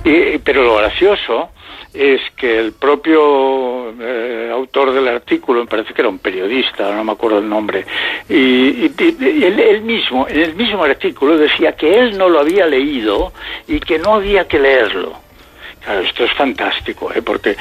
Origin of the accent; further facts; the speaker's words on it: Catalonia, Spain; yo soy catalana